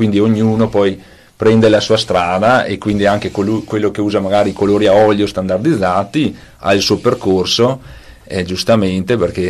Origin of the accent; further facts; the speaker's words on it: Grigno, Trentino-Alto Adige, Italy; perché io sono di Tese Grigno, e in comune di Grigno